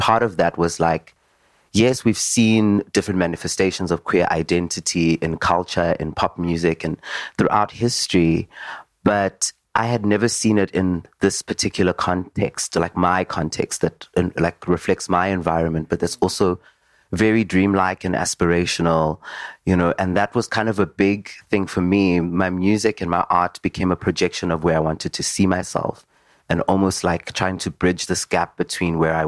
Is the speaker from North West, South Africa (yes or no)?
no; Davidson, Gauteng, South Africa; I grew up in Davidson in the East Rand, and like, you know, walking down the streets as a very flamboyant kid was not easy at all.